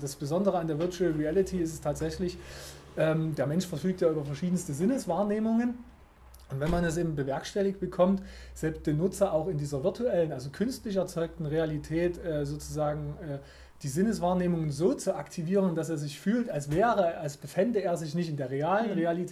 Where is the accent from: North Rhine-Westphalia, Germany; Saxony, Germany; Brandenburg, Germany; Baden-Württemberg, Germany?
Saxony, Germany; Dresden; born there; now in Leipzig, Germany; ich bin zwar gebürtiger Dresdner, aber als Leipziger ein Unternehmen gegründet